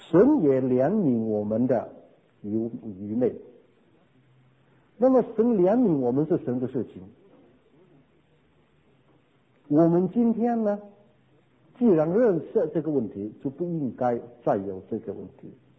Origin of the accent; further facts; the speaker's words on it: China; 我们在中国一向我们的宗教的思想就是中国人很实际的。